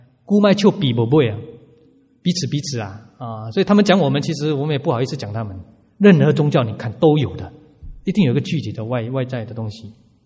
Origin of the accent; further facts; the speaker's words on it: China; 所以有时看在我们中国人的角度，我们觉得哎奇怪